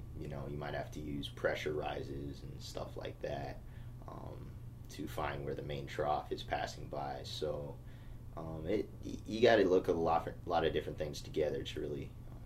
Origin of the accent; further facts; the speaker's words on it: Thousand Oaks, California, United States; My birthday is September 7th, 1986. And my hometown is Thousand Oaks, California.